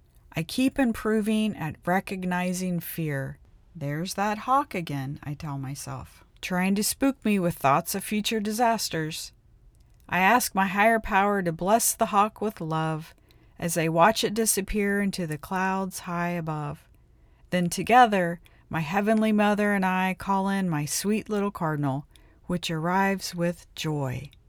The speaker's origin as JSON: {"language": "English", "region": "Ohio", "country": "United States", "tie": "born or raised there", "lives_now": "Maui, United States", "said": "a cardinal, which is plentiful in my home state of Ohio and on Maui, where I'm currently located."}